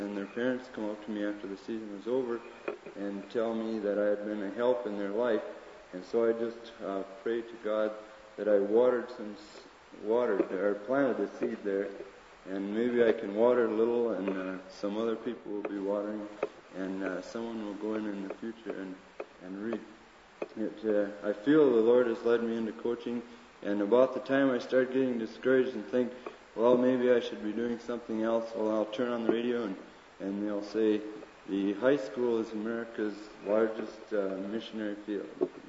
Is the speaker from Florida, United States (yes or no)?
no; Lester Prairie, Minnesota, United States; But I'm from Lester Prairie, Minnesota. That's why I only have Minnesota here, because the rest wouldn't fit on here. Lester Prairie. Anyhow, I was brought up in a Baptist home.